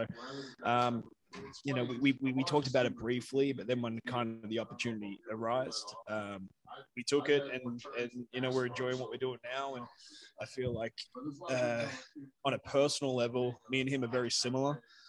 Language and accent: English; Australia; I'm Australian. Why would I say it like that?